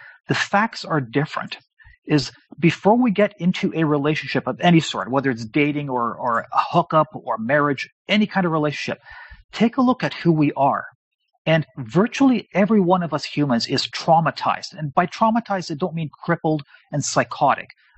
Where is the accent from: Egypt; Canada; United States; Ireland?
Canada; I'm born and raised in Canada. I grew up in a metropolitan city. I'm a white guy.